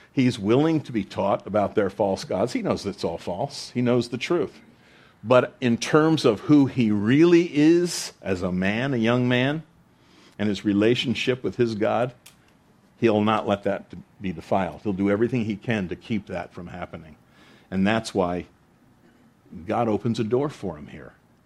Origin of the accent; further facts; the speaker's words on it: United States; And those of us, because we're Christian Americans, we like to play, I do, I like to play my rights as an American